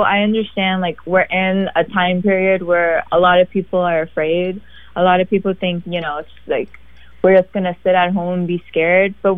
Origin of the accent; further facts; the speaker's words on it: Chantilly, Virginia, United States; I grew up in Northern Virginia.